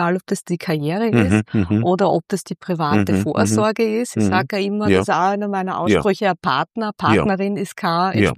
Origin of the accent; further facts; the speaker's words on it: Styria, Austria; Ich komme ja aus der Südoststeiermark, die sehr christlich geprägt ist und sehr konservativ geprägt ist.